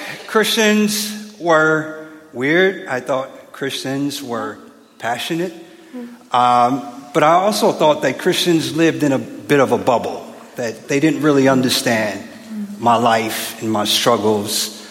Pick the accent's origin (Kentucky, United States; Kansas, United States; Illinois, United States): Illinois, United States; Chicago; now in United Kingdom; I am from Chicago, Illinois.